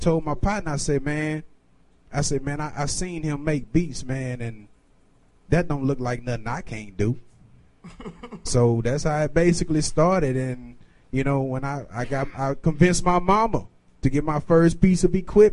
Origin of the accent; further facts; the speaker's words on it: Pleasant Grove, Texas, United States; also born or lived in Shreveport; I was born in Shreveport, Louisiana, and I was raised in Pleasant Grove, Texas. Loudly and proudly, baby.